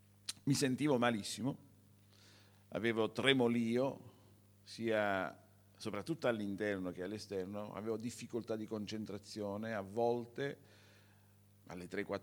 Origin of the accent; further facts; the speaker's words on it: Naples, Campania, Italy; Io sono napoletano, sono nato sotto il Vesuvio